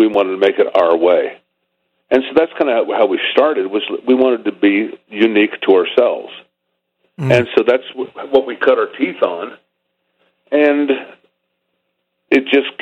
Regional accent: Topeka, Kansas, United States; growing up in Topeka, Kansas, you know, and Topeka, Kansas, like the world, was lit on fire, you know, by the British invasion. But even prior to that, the Midwest was very musical.

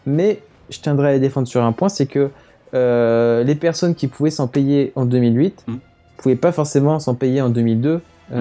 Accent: Paris, Île-de-France, France; Moi, je suis à Paris parce que je suis de Paris, mais si quand je faisais mes études à Reims

